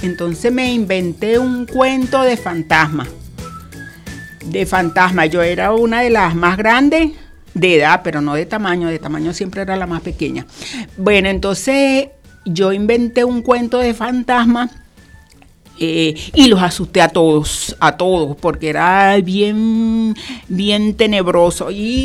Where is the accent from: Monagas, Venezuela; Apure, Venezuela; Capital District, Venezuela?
Capital District, Venezuela; Caracas; era una casa grande con muchos niños porque éramos 10 hermanos. Y entonces era una casa grande con un patio donde sembrábamos, a pesar de que estábamos en la ciudad de Caracas, ¿verdad? La ciudad capital de Venezuela.